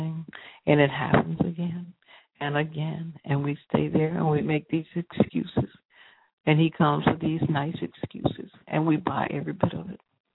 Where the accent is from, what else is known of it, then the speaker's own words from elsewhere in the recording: South Carolina, United States; Because I'm from South Carolina, it's dark, dark, dark.